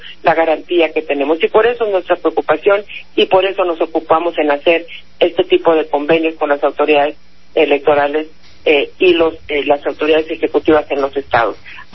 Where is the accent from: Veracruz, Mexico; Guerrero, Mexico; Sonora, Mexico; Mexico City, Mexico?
Sonora, Mexico; vengo del estado de Sonora.